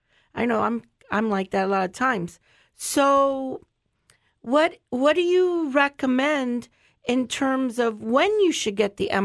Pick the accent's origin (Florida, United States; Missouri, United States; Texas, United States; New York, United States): Florida, United States; Well, I grew up in Charlotte County here my whole life, and I remember when 41 was a two-lane road.